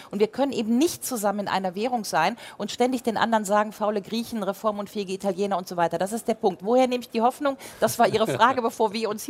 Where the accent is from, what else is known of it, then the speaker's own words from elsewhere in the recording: Grevenbroich, North Rhine-Westphalia, Germany; Ich komme aus Grevenbroich, Nordrhein-Westfalen. Ich fühle mich in Bayern nicht heimisch.